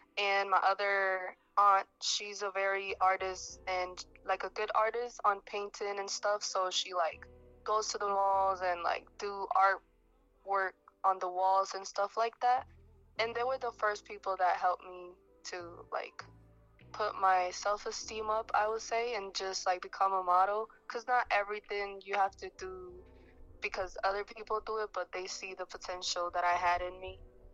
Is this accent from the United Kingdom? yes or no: no; Puerto Rico; English is a second language; moved away as an adult; now in United States; I'm from Puerto Rico. I came to the U.S. 9 years ago, and I was modeling out there in Puerto Rico first.